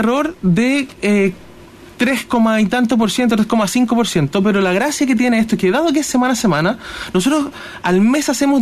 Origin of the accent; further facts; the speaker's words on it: Chile; Lo que sí estamos dispuestos como chilenos es avanzar en un proceso de negociación